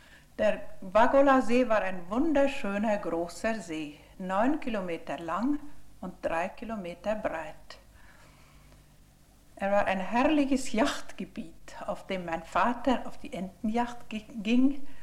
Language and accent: German; Tartu, Tartu County, Estonia; Ich bin eine eingefleischte Dorpatenserin, denn ich bin in Dorpat aufgewachsen und in die Schule gegangen. Wir wohnten in der Altstraße, die später Johannesstraße wurde, am Wallgraben.